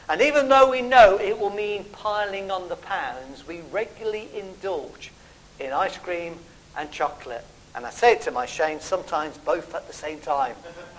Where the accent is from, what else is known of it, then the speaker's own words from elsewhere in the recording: Midlands, United Kingdom; When I grew up in the Midlands, my uncle used to take me Crown Green bowling